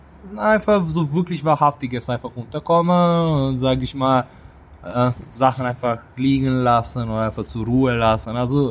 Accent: Serbia; now in Germany; Fellow, Jahrgang 22 bei Teachers Deutschland, komme eigentlich ursprünglich aus Serbien, aber bin schon die letzten 11 Jahre hier in Deutschland. Bundesland, wo ich tätig bin, ist Berlin.

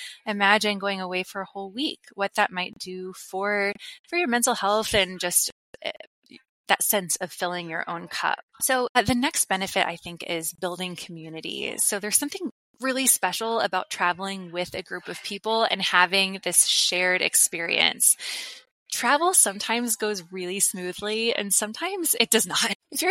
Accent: Midwest, United States; I grew up here in the Midwest in the US. I didn't really know anybody who traveled internationally. I didn't have a passport.

